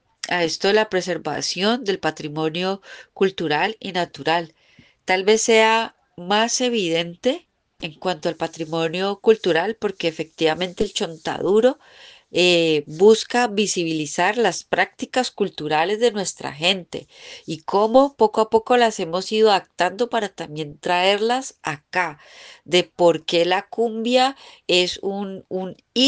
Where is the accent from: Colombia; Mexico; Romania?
Colombia; Cali, Valle del Cauca; accent: caleño; en especial pues la mía, que es la caleña, ¿no? Porque pues yo vengo de Cali